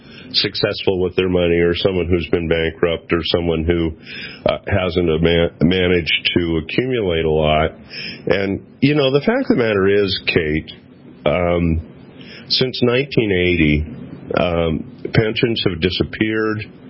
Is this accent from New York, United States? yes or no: no; California, United States; I grew up in California. Of course, we had four seasons there, earthquake, flood, fire, and drought.